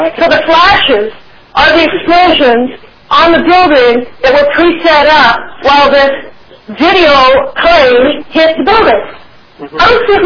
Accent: New York City, New York, United States; I'm from New York City, and I'm part of New York City 9/11 Truth.

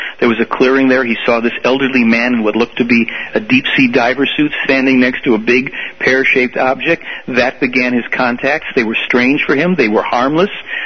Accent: Chicago, Illinois, United States; born there; No, I'm born here. I was born in Chicago. That's not too far.

